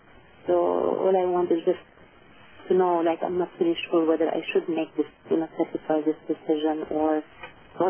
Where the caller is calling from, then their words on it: London, United Kingdom; I'm calling from West London.